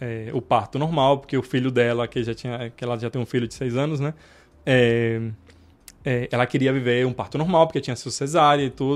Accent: Cuba; born there; Portuguese is a second language; com tudo que eu passei desde que eu nasci em Cuba, até minha vida

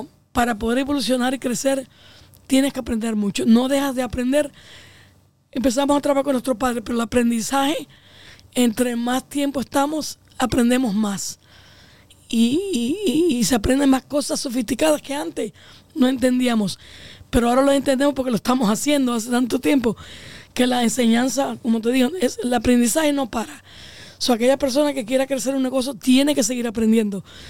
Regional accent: Cuba; moved away; cuando nosotros vinimos de Cuba era bien, miren, claro. No podíamos volver para atrás. No podíamos regresar a Cuba.

